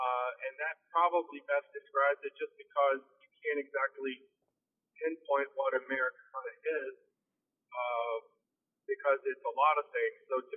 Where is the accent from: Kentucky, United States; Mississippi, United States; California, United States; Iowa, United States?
Kentucky, United States; now in Nashville, United States; Originally, I'm from Kentucky. My family's been Kentucky folks for the last, I don't know, couple hundred years. All my brothers play, my dad, mom, sang, and I've lived in Nashville now 30 years this week.